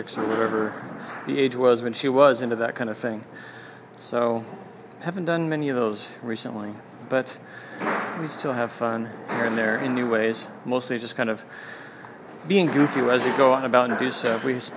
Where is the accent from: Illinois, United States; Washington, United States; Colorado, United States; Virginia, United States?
Washington, United States; I grew up in Washington State, which is right next to Canada, so I heard a lot of the Canadian types of things growing up